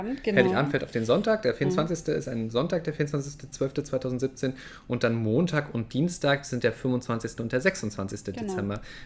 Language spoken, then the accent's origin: German; Saxony, Germany; now in North Rhine-Westphalia, Germany; ich komme ja aus Sachsen ursprünglich, da ist das auf jeden Fall ein Feiertag.